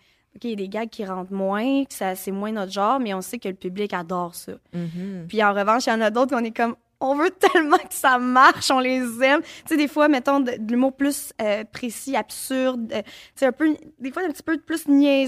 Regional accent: Gatineau, Quebec, Canada; Tu sais, je viens de Gatineau.

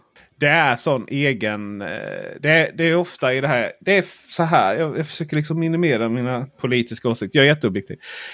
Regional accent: Blekinge, Sweden; Men fan, jag är från Blekinge.

